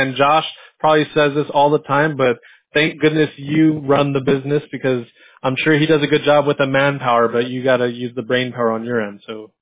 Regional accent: California, United States; it might help that we're from California and have, you know, American-sounding voices.

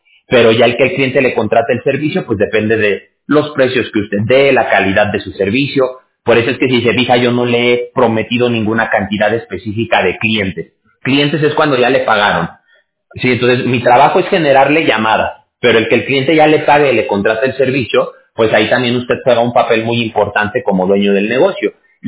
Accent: Mexico; y como decimos allá en México, de donde yo soy

